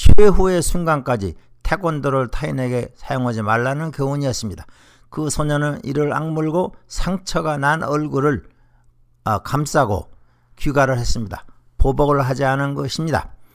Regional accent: South Korea; 저는 같은 한국인으로서 울분을 참기 어려움을 경험했습니다

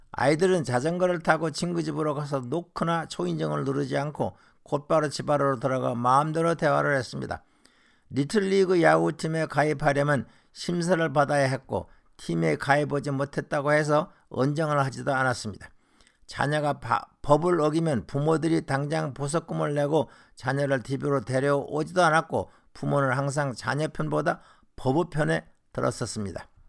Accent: North Jeolla, South Korea; born or raised there

